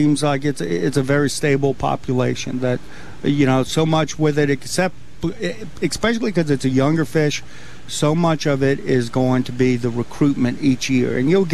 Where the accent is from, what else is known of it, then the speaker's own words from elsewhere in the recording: Louisiana, United States; And I grew up in Louisiana where there's, you know, trout everywhere.